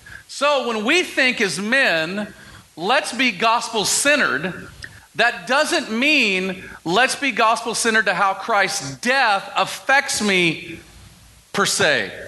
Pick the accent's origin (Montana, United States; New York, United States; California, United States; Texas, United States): Texas, United States; So when I grew up in Texas with my family, my parents, we ate out for almost every dinner.